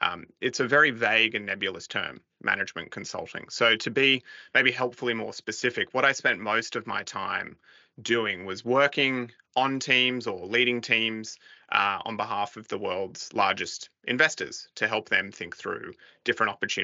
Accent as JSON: {"language": "English", "region": "New South Wales", "country": "Australia", "tie": "born or raised there", "said": "I grew up on the Central Coast, but traveled down to Sydney for school."}